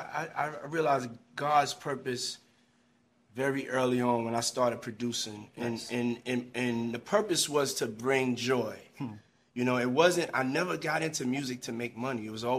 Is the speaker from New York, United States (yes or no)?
yes; New York City, New York, United States; And so growing up in the Bronx, having that blessing to be able to, to be able